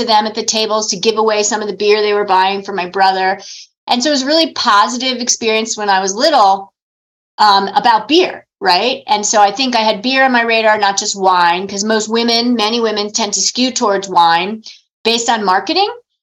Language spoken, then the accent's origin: English; Maryland, United States; I grew up in Maryland, DC area. So my parents would drive us into the district from the Maryland suburbs